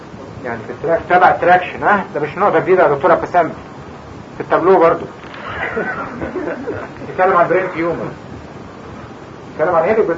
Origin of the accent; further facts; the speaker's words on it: Egypt; احنا يا جماعة كمصريين دلوقتي احنا قريبين من بعض